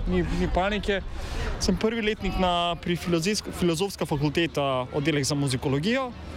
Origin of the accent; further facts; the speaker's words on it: North Macedonia; Slovenian is a second language; now in Slovenia; prihajam iz Makedonije, sem star že 30 let